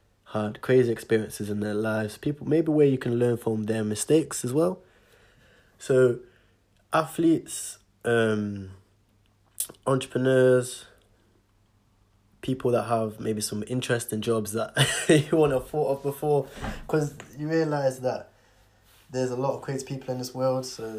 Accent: Nottingham, East Midlands, United Kingdom; if we look at where I'm from Nottingham, United Kingdom. I was raised in the hood

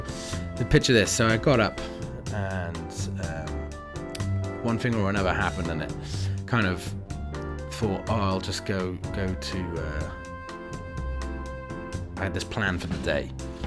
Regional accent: Wales, United Kingdom; I grew up in South Wales, as some of you know, and it wasn't easy being a boy who cried a lot.

